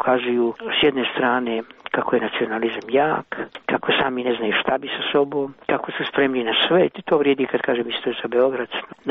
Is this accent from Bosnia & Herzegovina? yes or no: yes; Mostar, Federation of Bosnia and Herzegovina, Bosnia & Herzegovina; bio sam u Sarajevu, u mom rodnom gradu, Mostaru i tako dalje